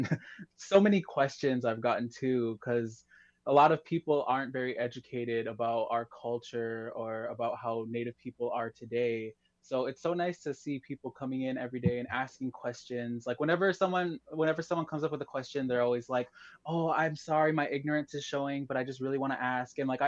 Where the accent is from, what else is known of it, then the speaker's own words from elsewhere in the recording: Saint Paul, Minnesota, United States; now in Minneapolis, United States; I was born and raised here in the Twin Cities, specifically over Eastside St. Paul, but I currently live in Southside Minneapolis.